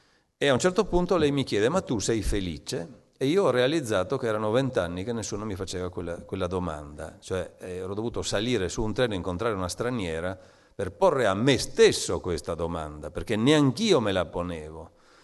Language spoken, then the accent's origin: Italian; Trieste, Friuli-Venezia Giulia, Italy; io parlo sempre di più il mio dialetto triestino perché mi ricollego al dialetto che parlavo quando ero ragazzino, ho il bisogno del mio luogo, no?